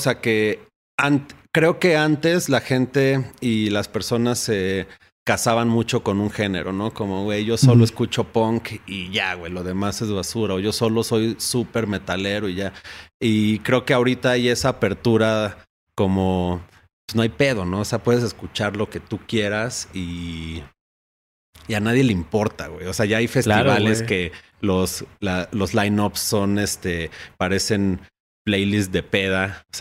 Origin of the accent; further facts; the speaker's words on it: Uruapan, Michoacán, Mexico; born there; lo que sonaba en Uruapan, Michoacán, que es donde yo nací, donde la familia, por mi parte materna, vive.